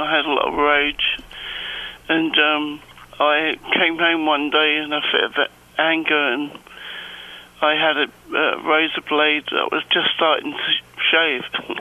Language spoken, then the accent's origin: English; London, United Kingdom; growing up in Muswell Hill in a working class family. And we, it was a big family.